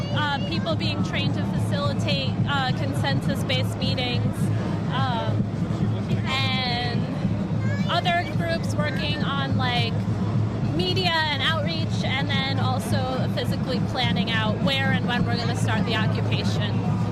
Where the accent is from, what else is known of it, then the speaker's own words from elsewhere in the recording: Albany, New York, United States; I'm from Albany and came down here today with a bunch of my neighbors.